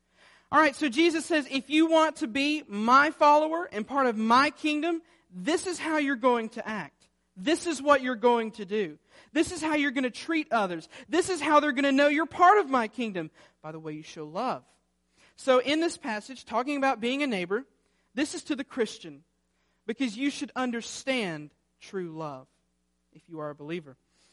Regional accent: Alabama, United States; And back, I'm from Alabama, back home, that's what a lot of people think.

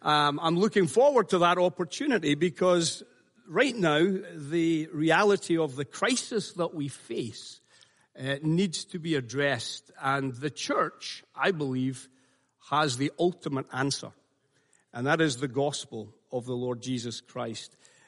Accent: Glasgow, Scotland, United Kingdom; born there; the city that I was born in Scotland, in the city of Glasgow.

